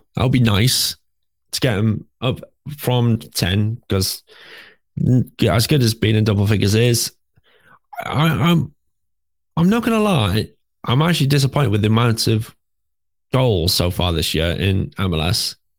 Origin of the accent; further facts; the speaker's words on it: United Kingdom; and we're British, so we don't work in Fahrenheit.